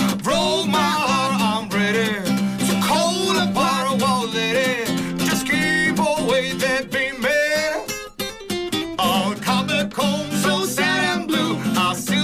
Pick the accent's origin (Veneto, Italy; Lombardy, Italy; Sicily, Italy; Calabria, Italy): Sicily, Italy; Trapani; now in Florence, Italy; Allora, io vengo da Trapani, sono siciliano, mi sono trasferito qui ormai 12 anni fa, quindi sono fiorentino d'adozione.